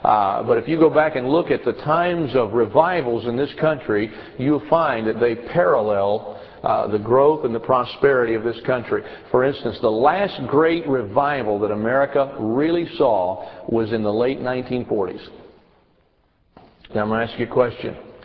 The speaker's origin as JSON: {"language": "English", "country": "United States", "said": "And it's one of the disadvantages to being an American."}